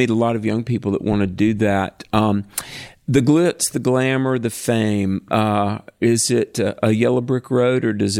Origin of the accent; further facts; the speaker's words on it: Greensboro, North Carolina, United States; My hometown, actually.